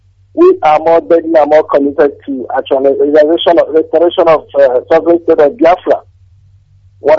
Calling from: United Arab Emirates; I'm calling from UAE.

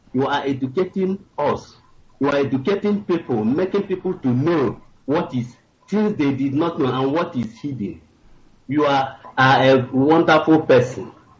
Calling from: India; Yeah, I'm calling from India.

